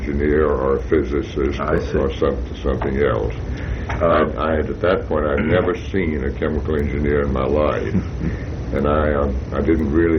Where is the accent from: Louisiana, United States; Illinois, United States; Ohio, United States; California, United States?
Louisiana, United States; Rayville; also born or lived in Calhoun; I grew up in two small towns in Louisiana. One is where the experimental farm was, which is a town named Calhoun in North Louisiana. And then the rest of the time in one named Rayville